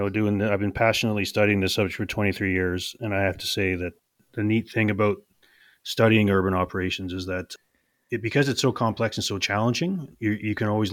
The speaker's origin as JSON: {"language": "English", "country": "Canada", "said": "I'm Canadian, but it's also our backgrounds, right?"}